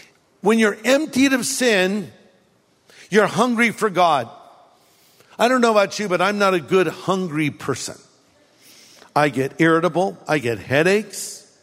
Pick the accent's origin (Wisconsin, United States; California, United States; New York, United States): California, United States; I grew up here in California, ate hamburgers, french fries, and them all.